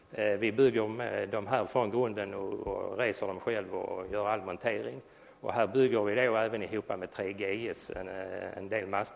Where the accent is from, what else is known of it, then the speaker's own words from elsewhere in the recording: southern Sweden, Sweden; accent: southern Swedish; Hoppas alla förstår mig fast min dialekt kommer söderifrån.